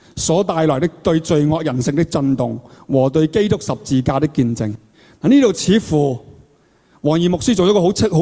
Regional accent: China; 我哋作为一个中国人，作为中国公民

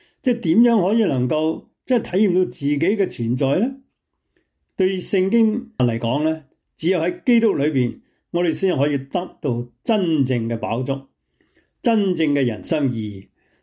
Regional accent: China; 今天有不少的人都是好像这样，尤其是我们中国人，信不信就在乎靓不靓了。

